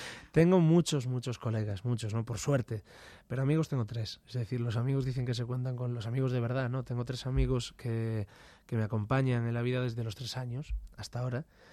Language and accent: Spanish; Galicia, Spain; tampoco es que viniera yo de otro universo. Vengo de Galicia y gente hay.